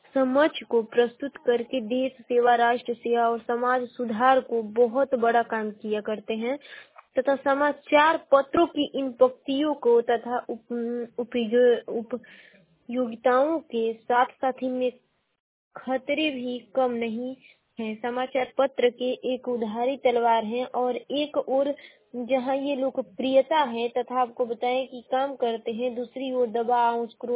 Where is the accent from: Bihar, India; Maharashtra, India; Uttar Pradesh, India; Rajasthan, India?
Uttar Pradesh, India; और मैं बलिया जिले की निवासी हूँ।